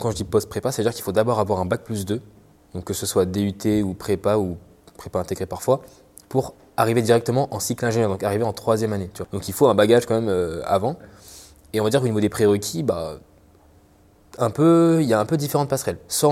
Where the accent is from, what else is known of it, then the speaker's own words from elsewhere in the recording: Île-de-France, France; je suis français, je suis né à Paris, j'ai grandi en banlieue parisienne